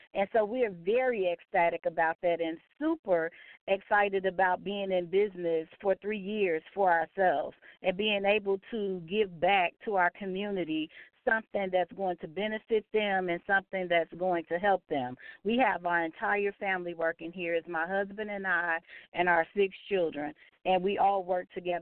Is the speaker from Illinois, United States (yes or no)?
yes; Chicago, Illinois, United States; moved away; I'm originally from Chicago, and there are a plethora of natural food stores and organic restaurants and things like that in that area. And when we moved from Chicago to here, there was nothing available.